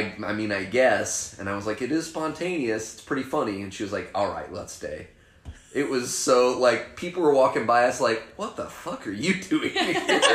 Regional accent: Missouri, United States; I don't. I'm from Missouri.

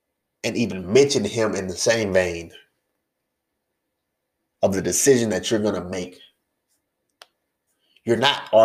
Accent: Georgia, United States; So what's going on in Georgia, I want to talk about because I am from Georgia.

